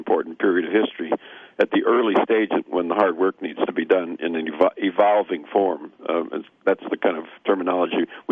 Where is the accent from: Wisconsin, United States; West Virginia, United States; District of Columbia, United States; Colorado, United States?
Wisconsin, United States; and I'm from Wisconsin, and some of the smaller cities in Wisconsin